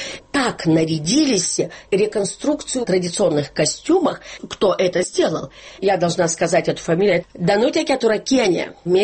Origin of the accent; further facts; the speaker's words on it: Klaipėda, Klaipėda County, Lithuania; Russian is a second language; Выросла в Клайпеде. Я городской человек. Только все мои тети, дяди, все в деревне живут, в Жемайтии.